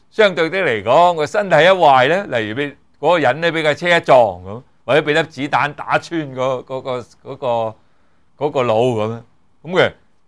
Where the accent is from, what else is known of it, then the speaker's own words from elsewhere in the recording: China; 我们中国人呢就以为什么，当我们的魂魄一离体呢